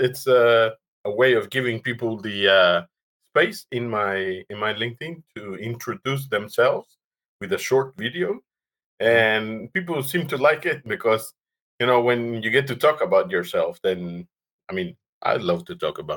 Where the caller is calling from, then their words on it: Buenos Aires, Argentina; I'm in Buenos Aires, in Argentina.